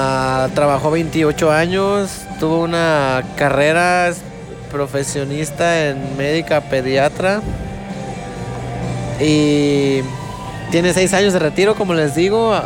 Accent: Zacatecas, Mexico; also born or lived in United States; Zacatecas, tal vez muchos conocen, algunos sí. Toda mi vida estuve allá. Yo nací en Estados Unidos, me llevaron de muy pequeño. Toda mi escuela la tuve allá

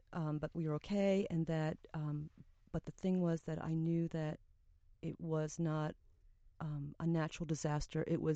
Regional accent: Brooklyn, New York, United States; Hey, we're from Brooklyn. We can talk this way.

